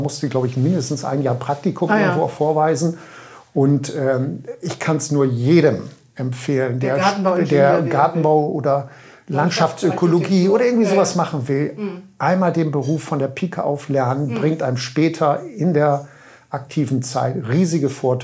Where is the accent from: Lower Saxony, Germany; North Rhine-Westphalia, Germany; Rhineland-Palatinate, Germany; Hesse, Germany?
Lower Saxony, Germany; ich komme aus dem Nachbarkreis des Ammerlandes, dem Landkreis Friesland und bin dort geboren.